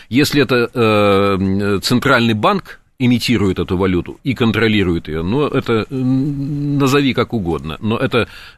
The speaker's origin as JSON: {"language": "Russian", "region": "Khabarovsk Krai", "country": "Russia", "tie": "born or raised there", "said": "У меня у самого детство прошло на Дальнем Востоке, я пожил и в Комсомольске на Амуре, и в Хабаровске"}